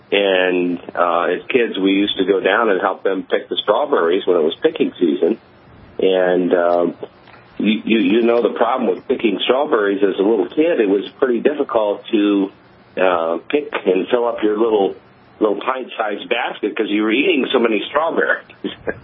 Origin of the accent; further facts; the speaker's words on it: West Virginia, United States; And I grew up in West Virginia, and, you know, with a little bit of care, again, I remember always the fruit trees